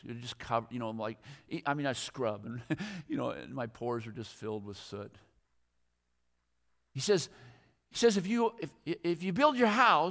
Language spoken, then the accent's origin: English; Washington, United States; You know, Barbara and I grew up down in Southwest Washington, and we graduated from high school in 1979.